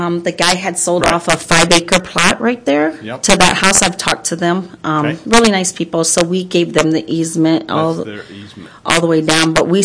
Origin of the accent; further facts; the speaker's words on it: Texas, United States; Well, I'm originally from Texas. I've been there like 20 years